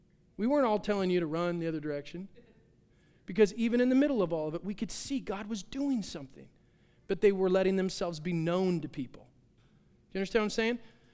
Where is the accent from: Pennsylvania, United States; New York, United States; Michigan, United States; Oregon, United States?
Oregon, United States; Corvallis; I grew up in a Pentecostal church. I grew up in AG in Corvallis.